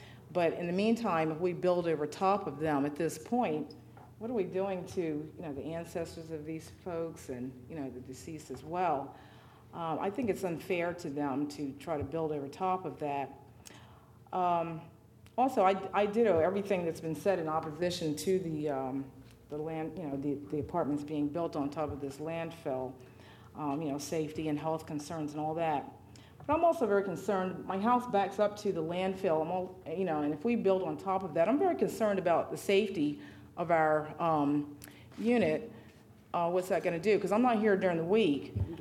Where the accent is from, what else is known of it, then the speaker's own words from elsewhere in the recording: Belltown, United States; I was born and raised here in Belltown, a few miles down, and still have a lot of family down here, so I have a lot of ties and connections down here.